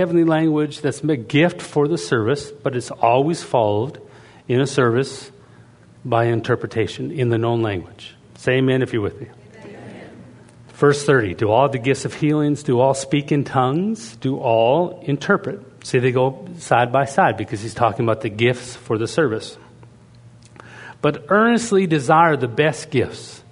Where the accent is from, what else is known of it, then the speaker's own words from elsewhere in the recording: Canada; I'm Canadian. We don't speak Canadian. We speak English with Canadian accent.